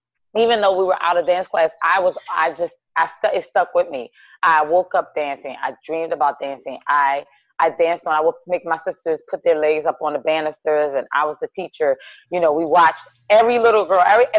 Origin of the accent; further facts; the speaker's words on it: Philadelphia, Pennsylvania, United States; I'm from Philadelphia, different abandoned buildings around.